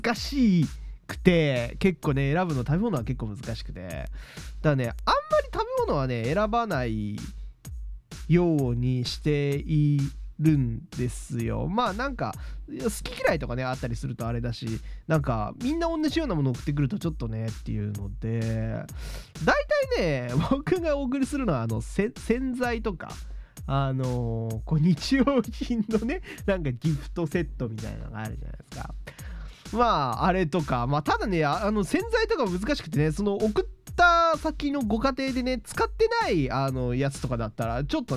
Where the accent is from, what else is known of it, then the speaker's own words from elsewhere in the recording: Hokkaido, Japan; 僕が北海道出身っていうところもあって